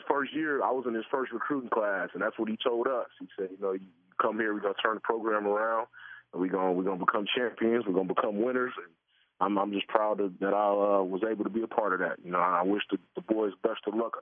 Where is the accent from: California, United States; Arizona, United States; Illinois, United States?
Illinois, United States; Chicago; especially in my city, in my hometown, Chicago, and I'm still on the South Side, and you know, I'm very much this is where I come from